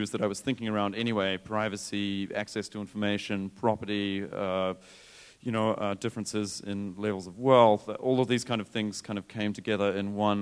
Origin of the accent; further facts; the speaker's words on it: New Zealand; now in Germany; I live in Germany, and but I'm from New Zealand